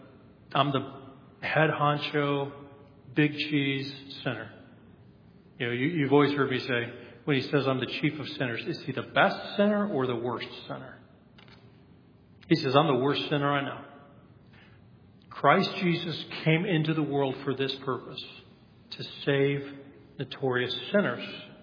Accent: Colorado, United States; Then it goes down into the Rocky Mountains where I grew up in Colorado. And that is called the Continental Divide. I chose a couple of signs from my home state, Colorado.

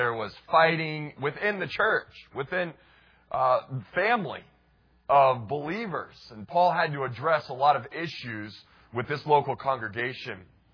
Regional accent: Colorado, United States; I grew up in Colorado. My mom and dad live there. I have a good number of relatives who live on the western side of the state.

